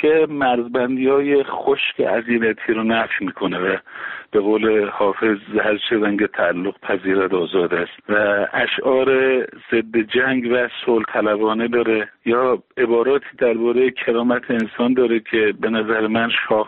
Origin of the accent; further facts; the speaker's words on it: Iran; برای من به عنوان یک ایرانی